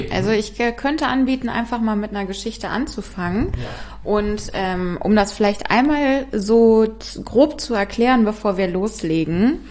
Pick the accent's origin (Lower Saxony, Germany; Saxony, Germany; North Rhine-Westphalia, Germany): North Rhine-Westphalia, Germany; Bonn; so nennt man es zumindest in Bonn, wo ich herkomme.